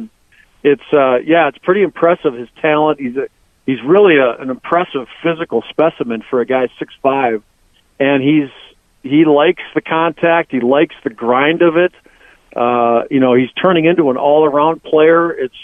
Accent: Bloomington, United States; at least where I grew up in Bloomington, it was literally right across the street from Jefferson.

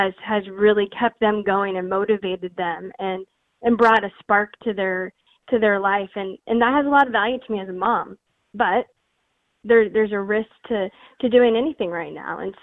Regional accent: Illinois, United States; you know, we're from Illinois. And so, gosh, we've sheltered at place a lot longer than a lot of people have.

